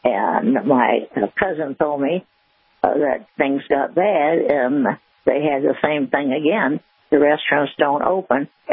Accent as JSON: {"language": "English", "town": "Evansville", "region": "Illinois", "country": "United States", "said": "I'm from Evansville, Illinois, north of Chester."}